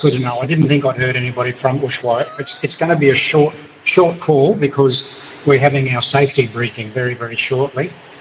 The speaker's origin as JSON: {"language": "English", "town": "Flying Fish Point", "region": "Queensland", "country": "Australia", "said": "I'm the cycling correspondent from Flying Fish Point near Innisfail."}